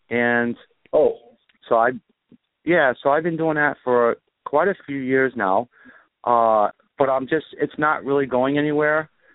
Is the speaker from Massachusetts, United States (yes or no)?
yes; Massachusetts, United States; I'm from Massachusetts.